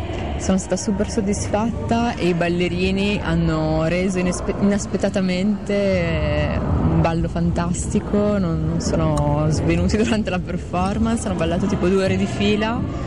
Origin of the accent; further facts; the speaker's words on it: Emilia-Romagna, Italy; dal territorio dove vivo, perché sono emiliana